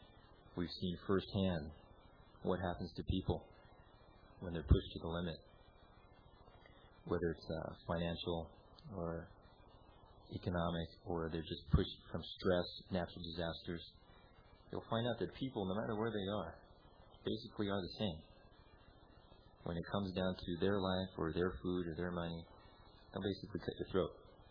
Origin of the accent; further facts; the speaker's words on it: Los Angeles, California, United States; We came from California, Southern California, in the Los Angeles area. We went through a lot of hardship. We had the riots. We have floods currently going on. We had fires, earthquakes.